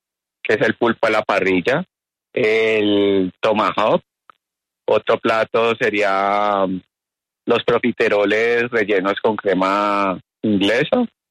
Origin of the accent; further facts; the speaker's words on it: Colombia; born there; Son inmigrantes, inmigrantes japoneses. Yo soy acá la tercera generación, nací aquí en Colombia.